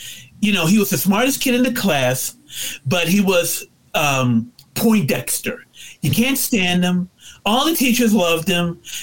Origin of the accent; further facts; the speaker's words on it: United States; We are not Japanese. We are not English. We are not Germans. We are Americans.